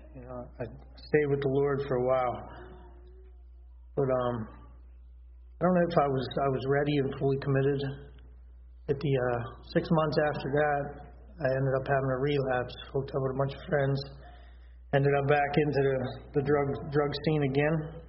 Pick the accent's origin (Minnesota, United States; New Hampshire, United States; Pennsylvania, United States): Pennsylvania, United States; Ruffsdale; I'm 31 years old. I'm from Ruffsdale, PA, about an hour west of here towards Pittsburgh.